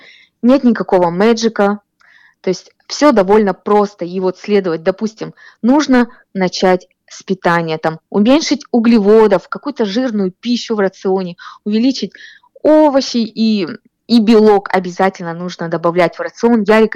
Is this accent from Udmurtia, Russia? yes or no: no; Bely Yar, Khanty-Mansi Autonomous Okrug, Russia; born there; also born or lived in Tyumen; Я вообще родилась в Сургуте, в маленьком поселке Белый Яр. И затем уже после школы я уехала учиться в Тюмень